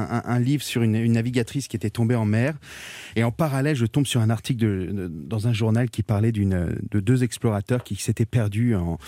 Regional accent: United States; j'ai grandi aux États-Unis de toute l'adolescence, donc j'ai baigné dans la langue anglo-saxonne, dans la musique anglo-saxonne.

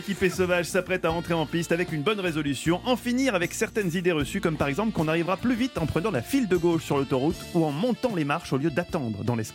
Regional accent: France; Moi, je suis français

